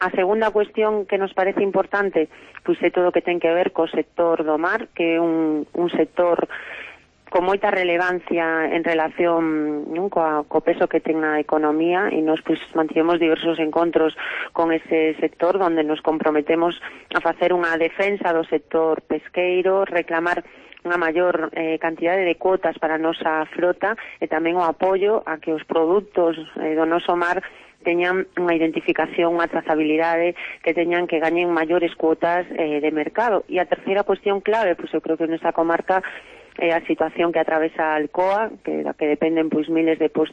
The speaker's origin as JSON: {"language": "Galician", "region": "Galicia", "country": "Spain", "said": "nós, como galegos e galegas, non nos beneficiamos da producción de enerxía eléctrica"}